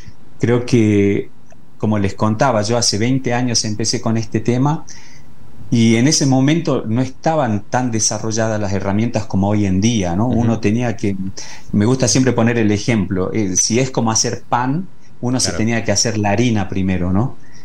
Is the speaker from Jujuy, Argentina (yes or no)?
yes; Humahuaca, Jujuy, Argentina; also born or lived in Europe; yo tuve la oportunidad de vivir casi 20 años en Europa y me volví y dije, quiero apostar por mi ciudad natal, por Humahuaca.